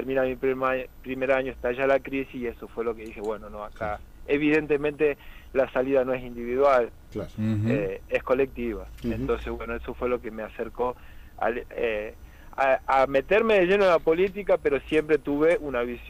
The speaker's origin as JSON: {"language": "Spanish", "region": "Salta", "country": "Argentina", "said": "soy veterinario, soy de acá de Salta, bueno, trabajo acá"}